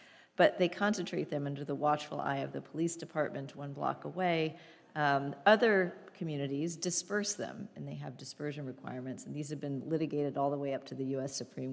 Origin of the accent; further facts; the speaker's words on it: Houston, Texas, United States; I'm from Houston, after all. It's a swamp.